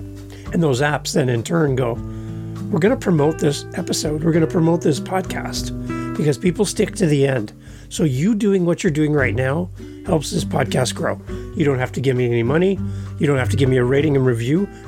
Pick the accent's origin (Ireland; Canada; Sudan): Canada; as a Canadian, looking at our U.S. friends and neighbors